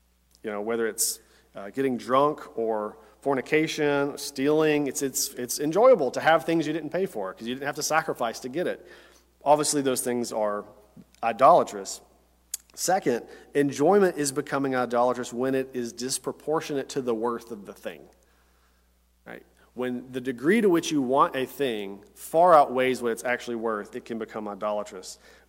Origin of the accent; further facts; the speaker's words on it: Tennessee, United States; And even when I grew up in Tennessee, and I went through a teacher licensure program in college.